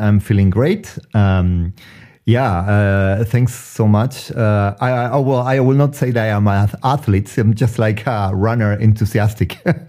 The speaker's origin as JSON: {"language": "English", "region": "Antofagasta", "country": "Chile", "tie": "born or raised there", "also_born_or_lived": "Santiago / United States / Germany", "moved": "as an adult", "said": "I was born in Santiago, but then I grew up in the north of Chile, in Antofagasta. Then I moved to Santiago. Then I was in the States, different 3 cities, and then Germany."}